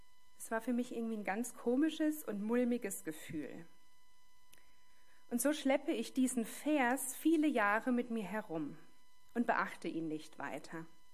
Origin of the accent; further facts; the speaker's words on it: Baden-Württemberg, Germany; also born or lived in North Rhine-Westphalia; jetzt schon 42 Jahre alt, bin immer noch verheiratet, habe 2 Kinder. Ich wurde in Nordrhein-Westfalen geboren und bin in Baden-Württemberg aufgewachsen.